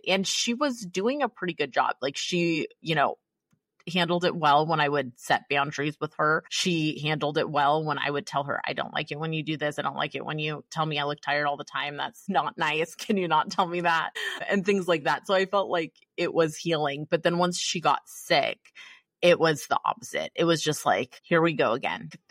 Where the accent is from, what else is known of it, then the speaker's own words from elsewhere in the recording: San Jose, California, United States; I grew up in San Jose, California, and she lived in San Jose for a long time. I moved to Palm Springs.